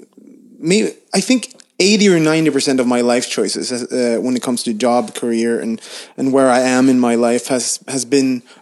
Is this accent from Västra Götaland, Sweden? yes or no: yes; Gothenburg, Västra Götaland, Sweden; Like when I go back to Gothenburg, my hometown, and stuff like that, and I meet someone from my past, I instantly become that 8-year-old with like bad self-esteem and stuff.